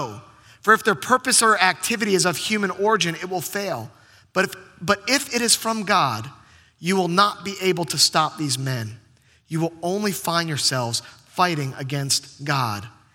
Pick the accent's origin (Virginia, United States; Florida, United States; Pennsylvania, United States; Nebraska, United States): Virginia, United States; Virginia Beach; the church that I grew up in down in Virginia Beach.